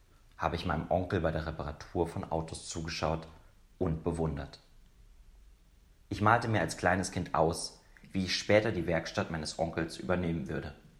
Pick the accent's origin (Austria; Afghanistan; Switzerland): Afghanistan; German is a second language; also born or lived in Turkey; now in Germany; Seit 5 Jahren lebe ich nun in Deutschland. Erst seit knapp 2 Jahren habe ich jedoch als Afghane die Möglichkeit erhalten, einen Deutschkurs zu belegen.